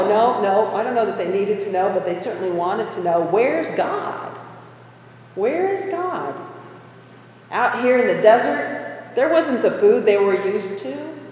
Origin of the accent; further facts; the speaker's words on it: Denver, Colorado, United States; I grew up in Denver, and you could see them out over the plains, tall, towering structures.